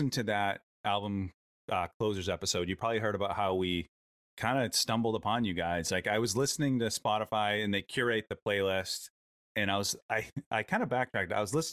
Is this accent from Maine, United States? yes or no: yes; Maine, United States; we're from the Northeast, we're all from Maine, and I'm kind of naive to Salt Lake City.